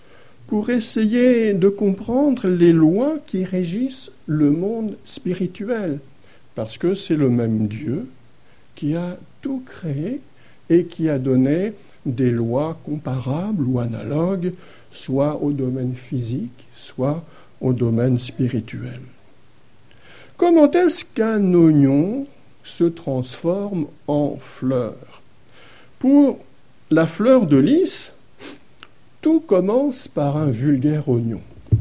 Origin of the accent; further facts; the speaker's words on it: Nantes, Pays de la Loire, France; en plein centre de ma ville natale de Nantes